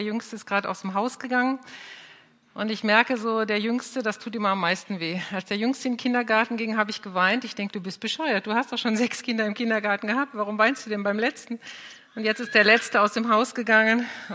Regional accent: Krefeld, North Rhine-Westphalia, Germany; accent: Hochdeutsch; Also ich komme aus Krefeld, das ist am Rhein. Düsseldorf ist rechts am Rhein, Krefeld ist links am Rhein, etwa 690 Kilometer nördlich von euch. An meiner Sprache merkt ihr, dass ich nicht von hier komme, dass ich Hochdeutsch spreche.

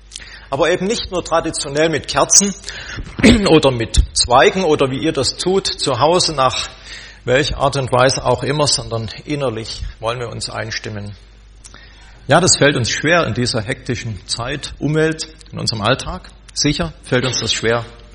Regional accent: Saxony, Germany; now in Efringen-Kirchen, Germany; Ich wohne in Ekringen und wir sind auch sehr gerne in dieser Gegend hier. Ich komme übrigens auch aus Sachsen, wie man wahrscheinlich hört oder heraushören wird.

